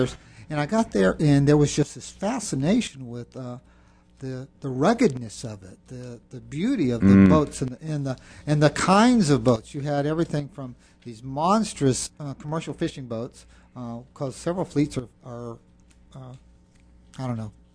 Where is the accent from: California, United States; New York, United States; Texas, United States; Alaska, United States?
California, United States; also born or lived in Riverside, United States / Germany; I was born in Riverside, California. Before I could, well, I guess about 4 months old, we were in Germany. And then, but long story short, I grew up most of the time from about sixth grade on through high school in Northern California.